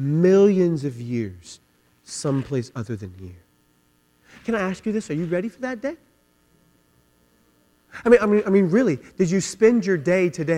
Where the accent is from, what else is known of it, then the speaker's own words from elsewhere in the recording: Long Beach, California, United States; I'm from Long Beach, we say that positively, right?